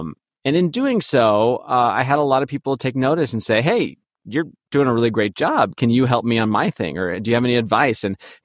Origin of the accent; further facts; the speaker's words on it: Pasadena, California, United States; because I grew up in Pasadena, California, and we're known for having a lot of those